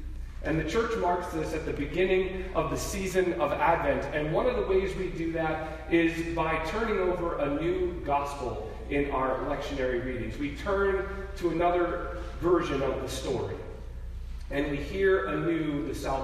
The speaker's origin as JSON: {"language": "English", "region": "Alaska", "country": "United States", "tie": "born or raised there", "said": "my favorite trail near my hometown in Alaska, a trail that my family and I hiked numerous times throughout my childhood"}